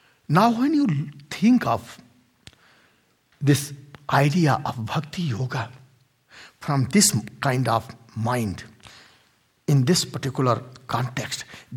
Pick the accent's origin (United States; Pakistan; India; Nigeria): India; English is a second language; Since I'm from India, so I know the Indian jokes and Indian expressions more than Chinese and others.